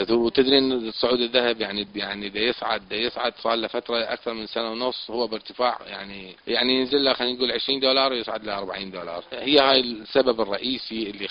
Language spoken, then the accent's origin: Arabic; Iraq; احنا نبقى عراقيين وكلنا نحب العراق